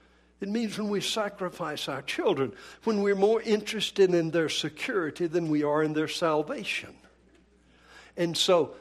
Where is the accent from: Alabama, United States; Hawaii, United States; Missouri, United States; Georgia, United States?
Georgia, United States; I grew up in Georgia in peach country.